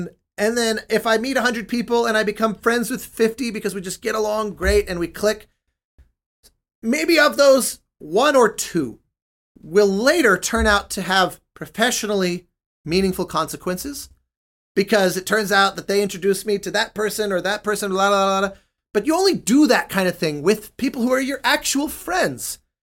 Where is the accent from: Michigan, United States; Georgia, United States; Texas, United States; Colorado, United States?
Colorado, United States; I grew up in Colorado. It was an enormous exposure to Mexican culture there